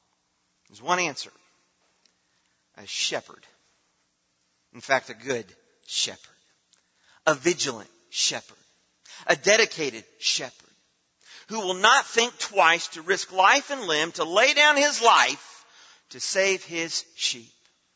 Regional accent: Indiana, United States; Because we're from Indiana. And it was the Indy 500 today.

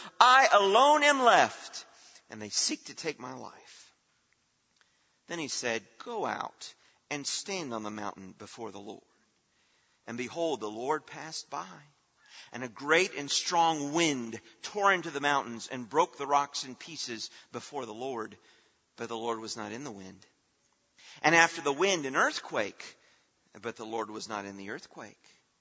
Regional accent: California, United States; also born or lived in Tennessee; now in Florida, United States; You know, I'm growing up in California and I'm learning about the dangers of earthquakes. I live in Tennessee and learning about the danger of tornadoes. I moved to Florida

